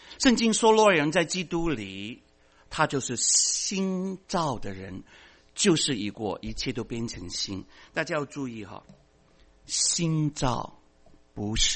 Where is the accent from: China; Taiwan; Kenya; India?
China; 我们中国人说洗心才可以革面